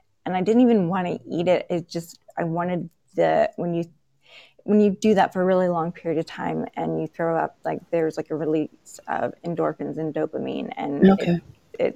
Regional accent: Georgia, United States; I was raised in South Georgia, if you notice the accent, and that's, where I live today.

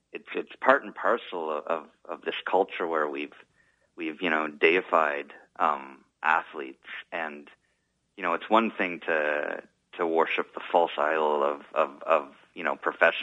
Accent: Ottawa, Ontario, Canada; also born or lived in Montreal; When people say, "Where are you from?" I said, "Well, you know, I lived in Montreal for 8 years. I skipped by the whole "I'm from Ottawa" part."

